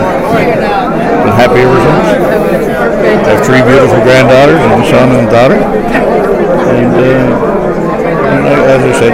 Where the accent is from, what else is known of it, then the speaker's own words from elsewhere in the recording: Newfoundland and Labrador, Canada; I'm from Newfoundland.